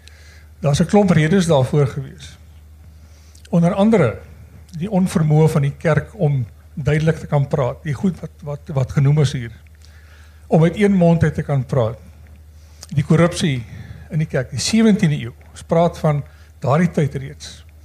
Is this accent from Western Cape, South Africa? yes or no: yes; Stellenbosch, Western Cape, South Africa; now in Windhoek, Namibia; ek kom van Windhoek, in Namibia. Ek beskou myself as 'n Stellenbosser, maar ek bly al 30 jaar in Namibia, ek werk daar